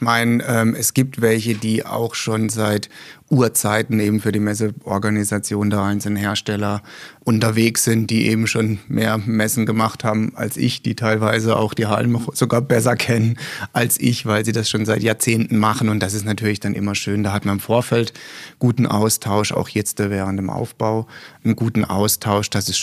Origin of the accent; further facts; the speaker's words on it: Baden-Württemberg, Germany; now in Frankfurt, Germany; ein weißer Burgunder aus direkt meinem Heimatort von dem Winzer meines Vertrauens, wo ich gedacht habe, das könnte passen. Aber nachdem ich jetzt schon eben über 20 Jahre auch schon in Frankfurt lebe